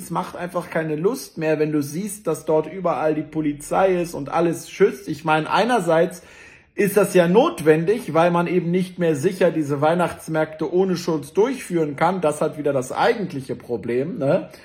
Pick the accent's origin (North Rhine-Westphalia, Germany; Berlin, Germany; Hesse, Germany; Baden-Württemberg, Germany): Berlin, Germany; ich weiß noch, bei uns in Zehlendorf, damals gab es dieses kleine Eisenbahnding, wo man damit rumfahren konnte.